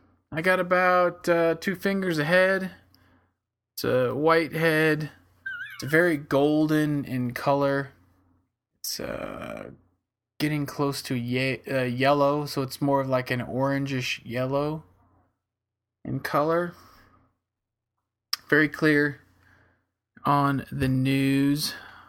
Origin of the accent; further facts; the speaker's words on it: Boston, Massachusetts, United States; We're not from Stratford upon Avon, bro. From Boston. Yeah. Boston.